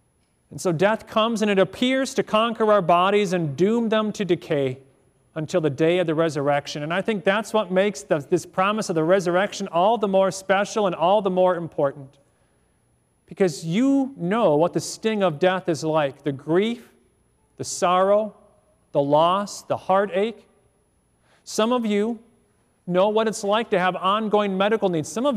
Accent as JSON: {"language": "English", "region": "Illinois", "country": "United States", "tie": "born or raised there", "said": "and we grew up in Illinois."}